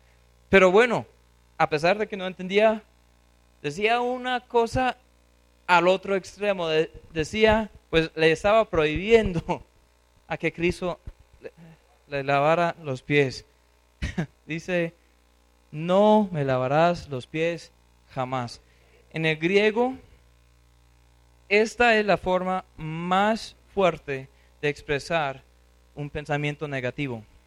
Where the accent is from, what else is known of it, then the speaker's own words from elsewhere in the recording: United States; Spanish is a second language; Porque yo sabía que había un modismo ahí, pero yo como gringo a veces quedo gringo.